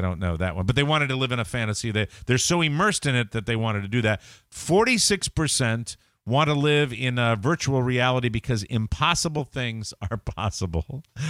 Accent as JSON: {"language": "English", "town": "Glastonbury", "region": "Connecticut", "country": "United States", "tie": "born or raised there", "said": "This comes from my hometown."}